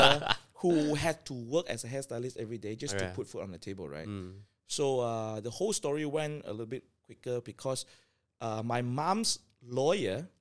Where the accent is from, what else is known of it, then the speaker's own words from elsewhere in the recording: Sabah, Malaysia; So I grew up in Sabah, and I grew up in a non-believing family, obviously.